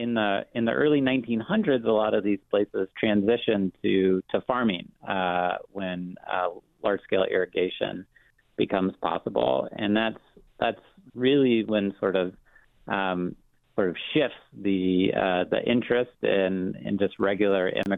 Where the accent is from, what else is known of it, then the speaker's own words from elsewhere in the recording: Michigan, United States; then over to my home state of Michigan for cherries